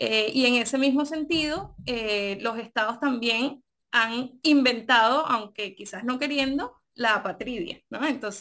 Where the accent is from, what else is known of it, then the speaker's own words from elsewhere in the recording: Venezuela; born there; yo soy venezolana porque nací en Venezuela